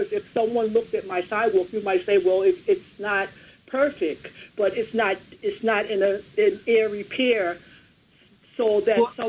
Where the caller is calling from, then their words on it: Brooklyn, New York, United States; I'm calling from Brooklyn, and I have a question pertaining to the sidewalk.